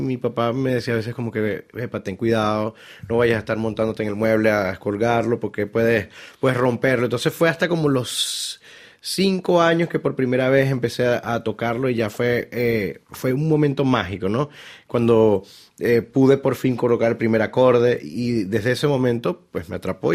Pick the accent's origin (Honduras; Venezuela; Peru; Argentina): Venezuela; Puerto Ordaz, Bolívar; now in Caracas, Venezuela; me mudé a Caracas, yo soy de Puerto Ordaz, una ciudad que está 10 horas en carro de la capital de Venezuela